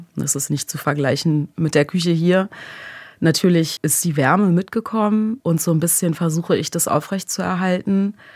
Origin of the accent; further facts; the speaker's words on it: Berlin, Germany; Ich bin einfach in Berlin geboren, da zur Krippe gegangen, Kita, ne, dann irgendwann aufs Gymnasium.